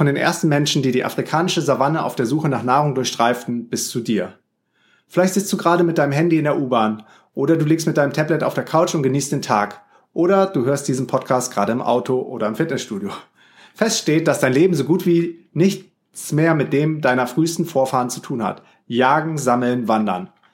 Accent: Düsseldorf, North Rhine-Westphalia, Germany; das Neandertal ist ganz in der Nähe von dem Ort, wo ich aufgewachsen bin und geboren wurde, in Düsseldorf.

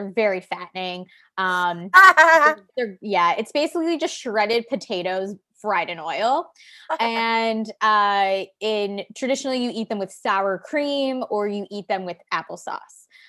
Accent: New York, United States; there's one of the Suffolk County guys, Steve Ballone. If you guys know who Steve Ballone is, he's from my hometown.

